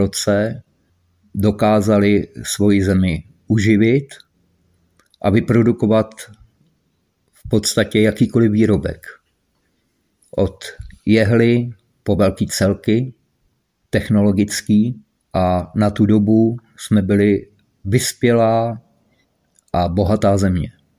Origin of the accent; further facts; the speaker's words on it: Moravia, Czechia; A já třeba jako Moravák určitě bych byl rád, kdybych tady měl vlastní zemi, Moravu.